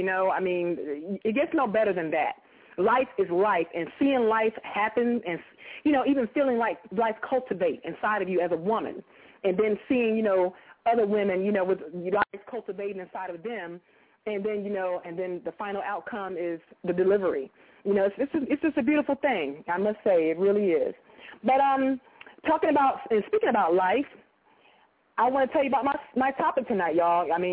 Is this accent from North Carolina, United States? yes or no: yes; North Carolina, United States; And I'm from North Carolina, y'all. When I say Carolina Peach, I mean North Carolina, not South Carolina.